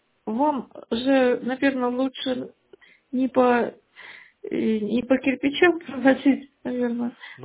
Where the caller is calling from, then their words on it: United States; я из США звоню.